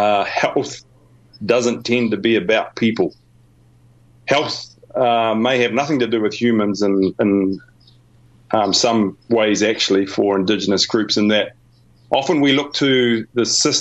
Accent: New Zealand; I'm from Aotearoa, New Zealand, and my tribal connections are to Waikato Tainui.

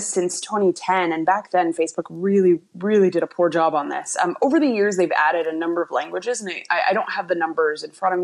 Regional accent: United States; now in Germany; I'm living in Germany, I'm an American

